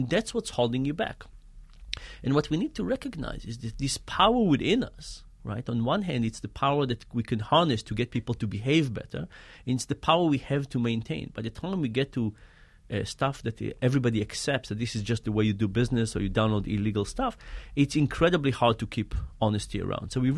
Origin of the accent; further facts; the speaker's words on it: Israel; I grew up in Israel.